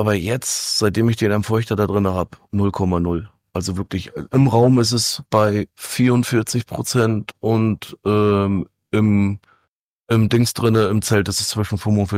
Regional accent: Northern Germany, Germany; Hallo, ich bin Norddeutscher, Digga.

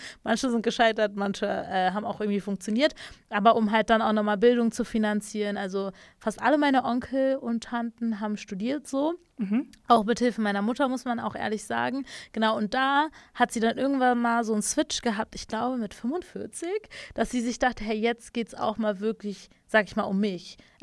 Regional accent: Berlin, Germany; ich bin ja Berlinerin, Großstadt

